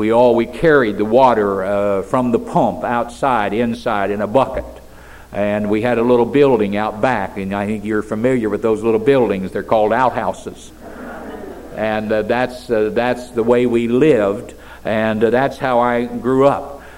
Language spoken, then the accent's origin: English; Fillmore, Indiana, United States; born there; But I was born in a house outside of Fillmore, Indiana, and I was literally born in the house.